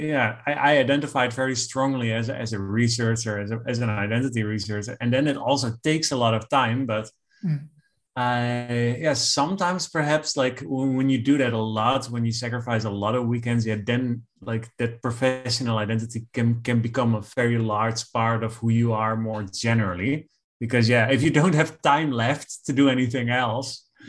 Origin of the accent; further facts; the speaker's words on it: Netherlands; also born or lived in Belgium; I stood out a little bit because I was from the Netherlands, and in Belgium, they, well, in that part of Belgium where I was, they speak Dutch, but slightly different Dutch.